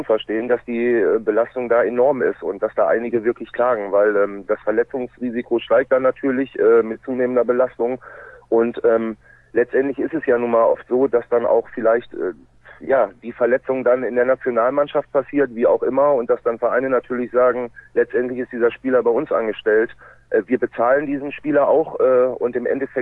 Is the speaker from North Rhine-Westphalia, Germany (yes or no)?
yes; Lübbecke, North Rhine-Westphalia, Germany; born there; also born or lived in Minden / Bremerhaven; ich bin tatsächlich in Lübbecke zur Welt gekommen, habe dort die ersten 4 Lebensjahre dann im Raum Minden gewohnt, bin dann aber, habe einen kleinen Abstecher nach Bremerhaven gemacht